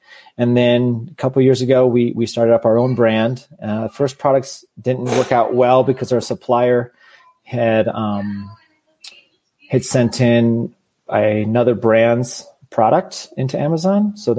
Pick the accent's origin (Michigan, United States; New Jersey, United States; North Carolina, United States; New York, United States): Michigan, United States; Growing up in Southeast Michigan, my dad worked at General Motors factory, and 6 days a week, 7 days a week, 12 hours a day.